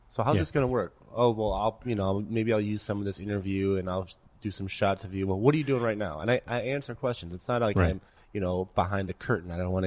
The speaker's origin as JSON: {"language": "English", "town": "Detroit", "region": "Michigan", "country": "United States", "tie": "born or raised there", "said": "I think we're doing a screening in Detroit, which is my hometown."}